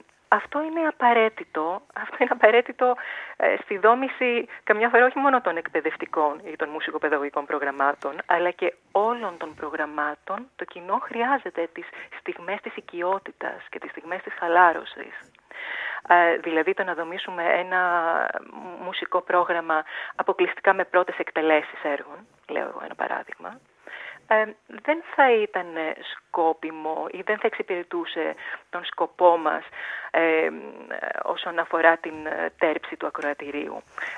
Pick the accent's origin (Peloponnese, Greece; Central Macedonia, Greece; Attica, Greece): Central Macedonia, Greece; Thessaloniki; Να σας πω ότι μεγάλωσα στη Θεσσαλονίκη της δεκαετίας του 80.